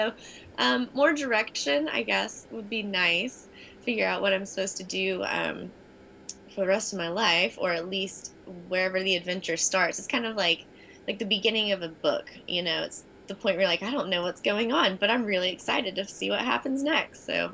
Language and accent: English; Knoxville, Tennessee, United States; Big money maker, and they're based in Knoxville. So that's nice because they're in my hometown.